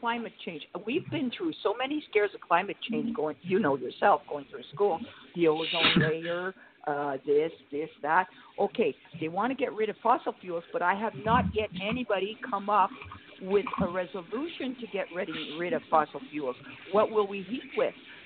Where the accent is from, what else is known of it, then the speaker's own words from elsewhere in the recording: Ontario, Canada; I'm from Northern Ontario, and we're fighting.